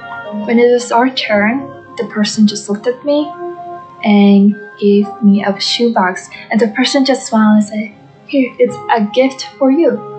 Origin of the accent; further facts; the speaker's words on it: Latvia; I'm from Latvia.